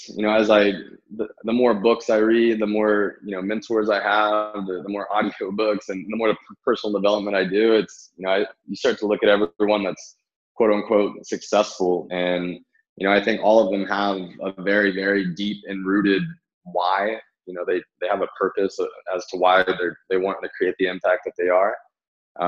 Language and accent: English; Kansas, United States; when I came from Kansas and everybody found out about